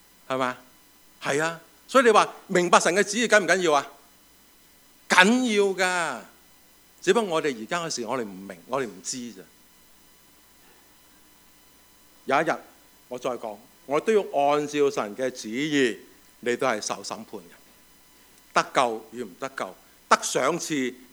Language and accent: Cantonese; Dongguan, Guangdong, China; now in United States; 我翻咗鄉下，我鄉下咧東莞啊，東莞常最靚啊